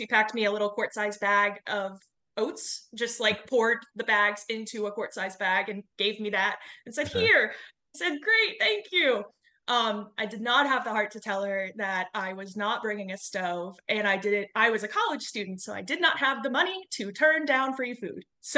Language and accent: English; Asheville, North Carolina, United States; Yeah, I was born and raised in Asheville.